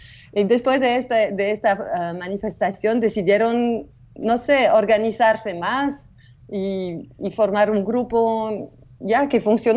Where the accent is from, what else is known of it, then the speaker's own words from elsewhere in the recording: Belgium; first language French; Spanish is a second language; soy chilena, soy mitad chilena, pero no hablo muy bien el español, entonces perdóname, porque siempre viví en Bélgica, hablo francés.